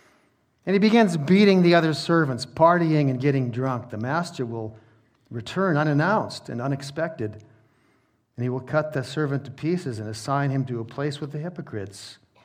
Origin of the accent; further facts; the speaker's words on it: Canada; And sometimes as Canadian Christians who are used to privileges and great freedoms and advantages, we cry out when things go badly